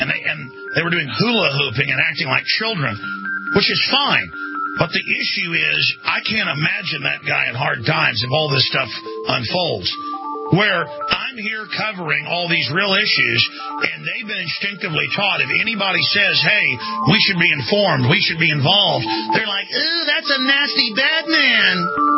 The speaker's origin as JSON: {"language": "English", "town": "Dallas", "region": "Texas", "country": "United States", "tie": "born or raised there", "said": "I grew up in Dallas drinking fluoride water so strong and make your head spin."}